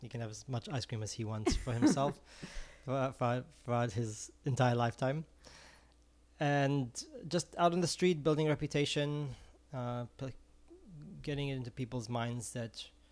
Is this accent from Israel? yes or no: yes; Israel; English is a second language; No, I'm originally from Israel.